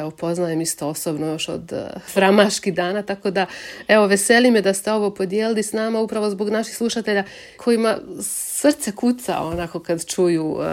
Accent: Tomislavgrad, Federation of Bosnia and Herzegovina, Bosnia & Herzegovina; ja sam vam iz Tomislavgradskog kraja, dakle iz Duvanjskog kraja

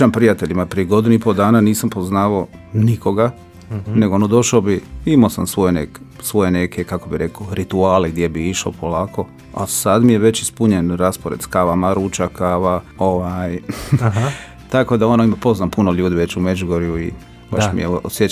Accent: Jelsa, Split-Dalmatia County, Croatia; moved away as an adult; now in Zagreb, Croatia; Ja sam inače iz Jelse, sa otoka Hvara, gdje sam odgojen u jednoj velikoj familiji koja zapravo je vjernička.

